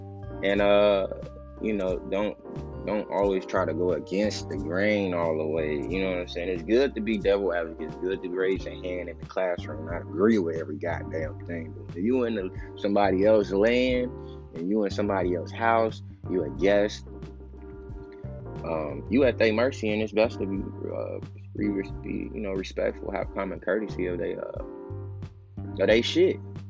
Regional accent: Chicago, Illinois, United States; now in Cincinnati, United States; because I say when I came down here from Chicago to Cincinnati, you know what I'm saying?

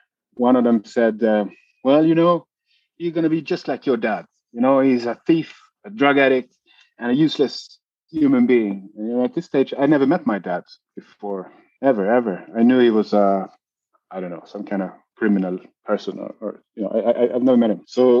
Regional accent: Sweden; I am from Sweden.

